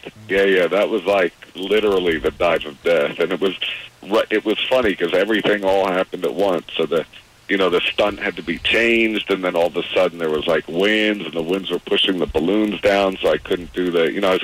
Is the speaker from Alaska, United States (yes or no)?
no; Brooklyn, New York, United States; I was raised in Brooklyn the first 8 years until she got remarried.